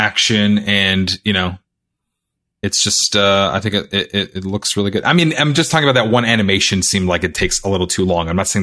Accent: Canada; I'm Canadian

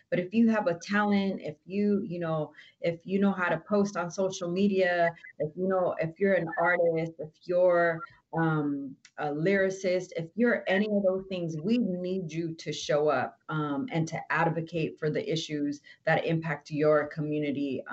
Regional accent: Oxnard, California, United States; Like, I've never grew up in a Black and white town. I grew up in Oxnard. We were everything, right?

